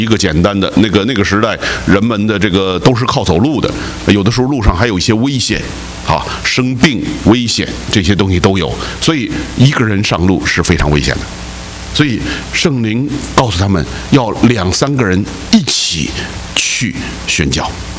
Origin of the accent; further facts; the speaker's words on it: China; 我说我是中国来的。